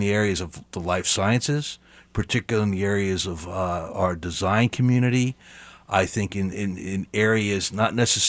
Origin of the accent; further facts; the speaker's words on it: East Coast, United States; moved away as an adult; now in Kansas City, United States; I'm originally from the East Coast, so I think there's still a certain brashness, even though I've been in the Midwest for 39 years.